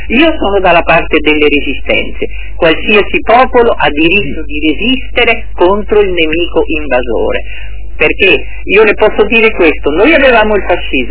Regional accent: Venice, Veneto, Italy; now in Rome, Italy; io sono veneziana, anche se adesso vivo a Roma da moltissimi anni

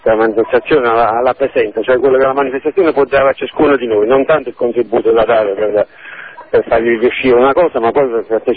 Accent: Livorno, Tuscany, Italy; Da Livorno.

